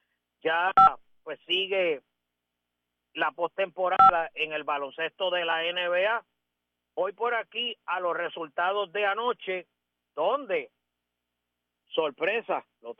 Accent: Mayagüez, Puerto Rico; born there; los Indios del pueblo donde yo nací, de Mayagüez

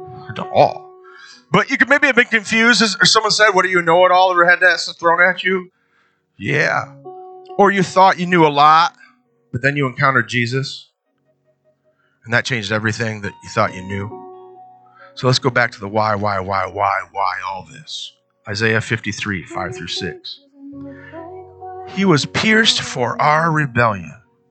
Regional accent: East Coast, United States; It's like, I came from the East Coast, and snow would get you, you know?

